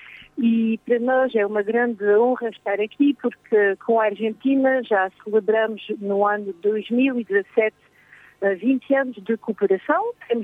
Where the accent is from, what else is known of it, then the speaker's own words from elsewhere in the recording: Portugal; moved away as an adult; now in France; Sou portuguesa, mas já estou a viver há mais de 30 anos na França, a trabalhar na França.